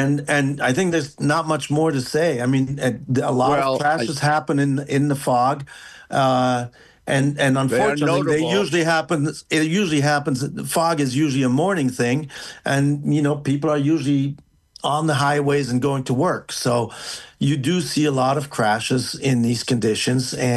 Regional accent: Belgium; I grew up in Belgium with a lot of fog in September and October, pretty much every morning

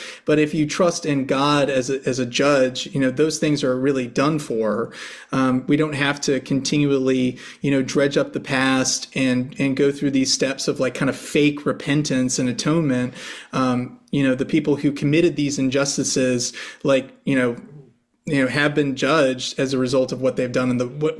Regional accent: Amherst, Virginia, United States; I grew up in Amherst, which is about 45 minutes from Charlottesville

